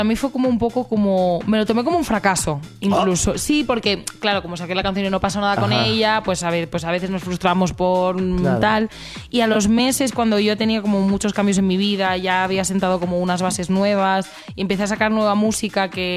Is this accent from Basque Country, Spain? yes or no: no; Barcelona, Catalonia, Spain; Barcelona, que es de donde yo soy